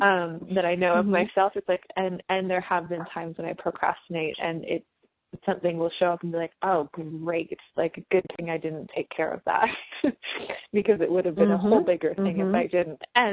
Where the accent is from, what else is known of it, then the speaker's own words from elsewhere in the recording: Durango, Colorado, United States; And I'm here with Dr. Nicola. We are both from Durango, Colorado